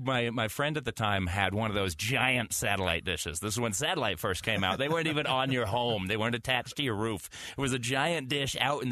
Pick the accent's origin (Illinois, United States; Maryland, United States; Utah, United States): Utah, United States; Logan; I grew up in Logan